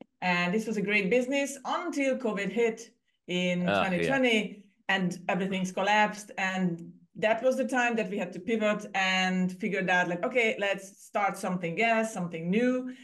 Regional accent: Hungary; also born or lived in Ireland; now in Cyprus; I was born and raised in Hungary, Central Europe, and ended up living in Cyprus before a short detour in Ireland for 7 years, and now living in Cyprus for 12.

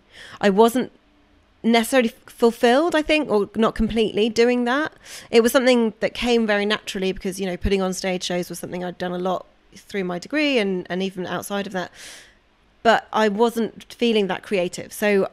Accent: United Kingdom; I think part of it is just being British and being like, you can't do that.

